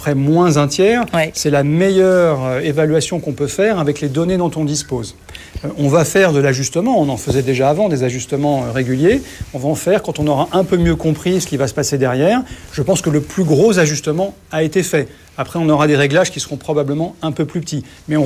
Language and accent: French; China; Ce qui est sûr, c'est que la crise a commencé chez nous en Chine.